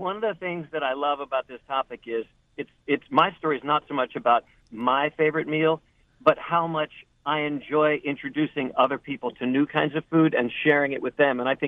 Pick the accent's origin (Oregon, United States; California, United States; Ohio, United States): Ohio, United States; Cincinnati; moved from Baltimore to Cincinnati, and I grew up in Cincinnati.